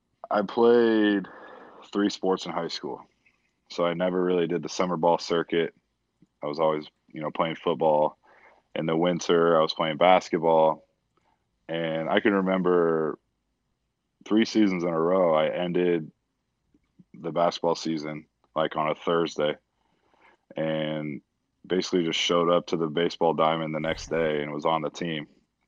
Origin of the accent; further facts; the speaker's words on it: California, United States; I know growing up in Northern California, I always wanted to go to Stanford.